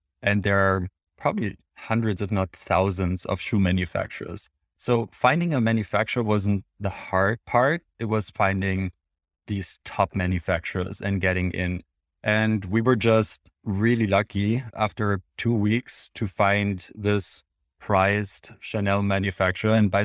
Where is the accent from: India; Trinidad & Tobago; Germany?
Germany; now in United States; We both grew up in Europe. I'm originally from Germany, so is Chris.